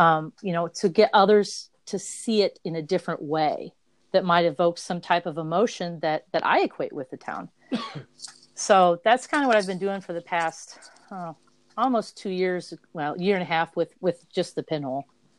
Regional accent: Chillicothe, Illinois, United States; this project, right now that I'm doing currently is about my hometown in, Chillicothe, Illinois.

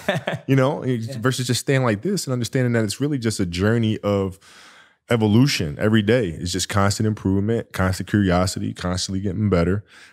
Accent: Italy; growing up in Italy, when I first moved over there, it was, you know, I didn't speak Italian.

